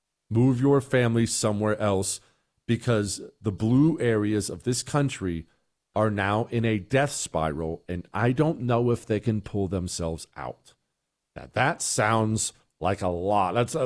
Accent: Montana, United States; also born or lived in Ohio; I grew up in Montana and Ohio

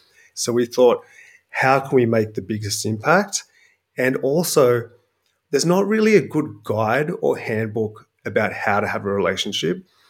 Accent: Sydney, New South Wales, Australia; I'm from Sydney, Australia, and I'm delighted to be here talking to you today.

